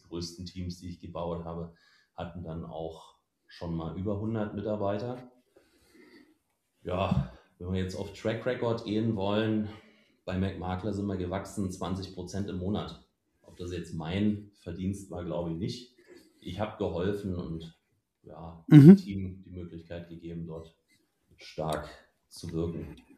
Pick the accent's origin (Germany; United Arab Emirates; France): Germany; Berlin; Ich komme ursprünglich aus Berlin, aus der Musikszene.